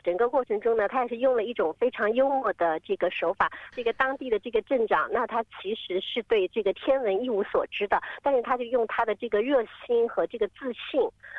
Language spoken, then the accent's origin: Chinese; Australia; 其实这个大多数的这个转播的工作是由我们澳大利亚人来完成的